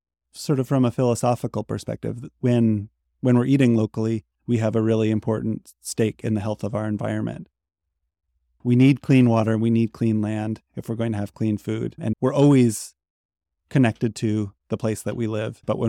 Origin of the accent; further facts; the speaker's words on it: Montana, United States; I grew up in Western Montana, in the foothills of the Rockies